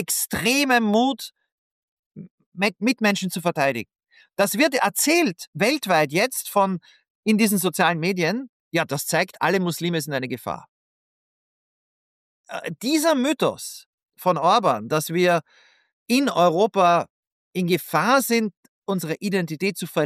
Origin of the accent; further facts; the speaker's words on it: Vienna, Austria; Ich bin in Wien aufgewachsen.